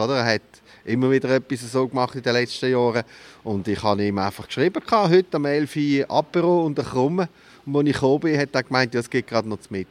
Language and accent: German; Basel, Basel-Stadt, Switzerland; ich bin eben in Basel aufgewachsen, ist mein Schicksal. Aber mein Vater ist ein Entlebucher. Von dem her bin ich back to the roots gegangen damals. Gell? Aber ist jetzt auch schon seit 84